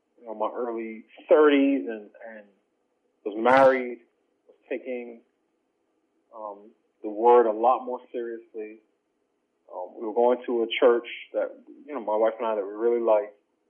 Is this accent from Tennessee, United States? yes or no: no; New York City, New York, United States; So I grew up in New York City, in Queens, and my parents came to this country in the late 70s, early 80s, from a small island in the Caribbean called Barbados.